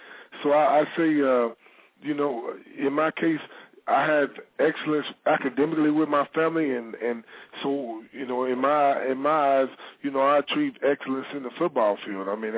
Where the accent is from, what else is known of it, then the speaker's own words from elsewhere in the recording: Arkansas, United States; We grew up down there in Arkansas, so my dad has a lot of family down there, so.